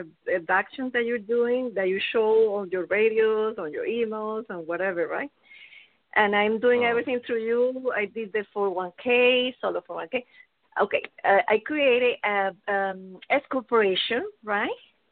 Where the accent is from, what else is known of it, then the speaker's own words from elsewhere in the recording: Venezuela; I'm from South America, from Venezuela.